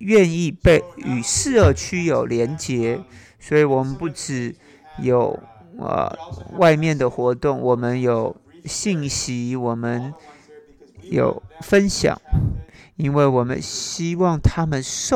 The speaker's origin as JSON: {"language": "Chinese", "country": "United States", "lives_now": "Vancouver, Canada", "said": "我是从美国来的"}